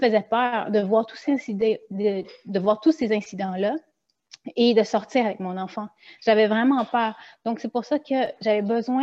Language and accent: French; Montreal, Quebec, Canada; born there; je suis née à Montréal. Les personnes qui sont québécois d'origine asiatique, on a reçu une éducation qui est ici. Donc, on a un mix de valeurs québécoises et une identité aussi asiatique.